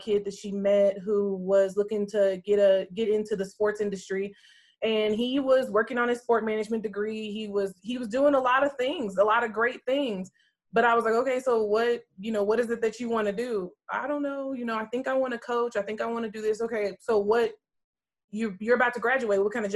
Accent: Dallas, Texas, United States; So I am originally from Dallas, Texas.

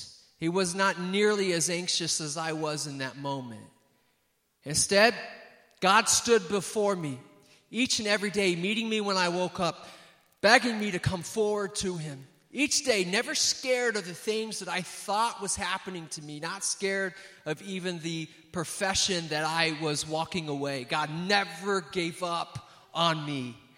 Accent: Indiana, United States; moved away as an adult; I'm from Indiana, born and raised mostly in the state of Indiana. I'm a proud Hoosier. I moved out to Kansas City in 2006 to study at Nazarene Theological Seminary

